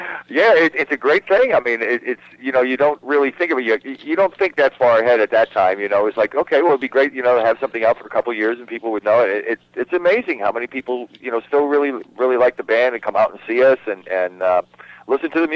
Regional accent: New Haven, Connecticut, United States; a disc jockey in New Haven, Connecticut, where I was from. I was from the New Haven area.

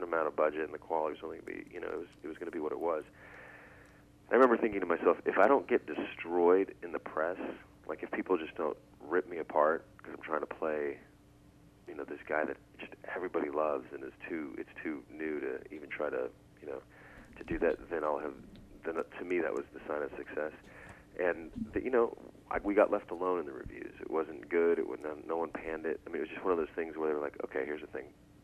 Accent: Reno, Nevada, United States; I was born and raised in Reno, Nevada.

